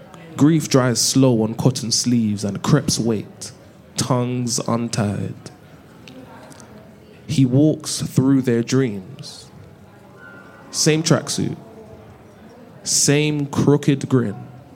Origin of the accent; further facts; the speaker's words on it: Jamaica; I'm Jamaican, innit?